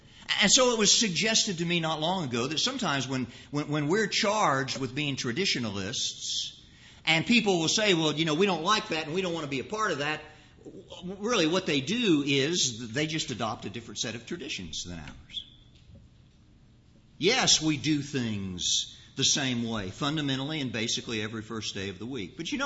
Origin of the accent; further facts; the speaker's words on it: Indiana, United States; growing up in North Central Indiana and pretty much spending the first 18 years of my life in North Central Indiana